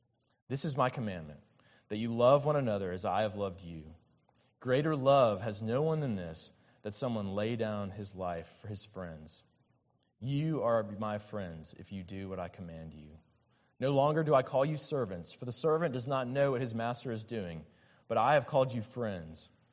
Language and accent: English; Alabama, United States; also born or lived in Malaysia; now in Houston, United States; I'm from Alabama. My wife is from Georgia